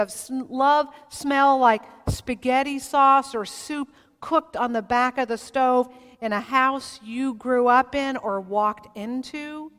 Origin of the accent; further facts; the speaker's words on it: California, United States; When I moved away from California, I would come home and there were scents that would just knock me back.